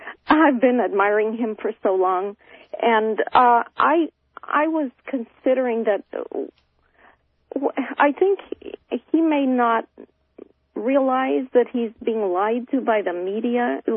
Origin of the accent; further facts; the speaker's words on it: Spencer, West Virginia, United States; because I grew up in Spencer, West Virginia.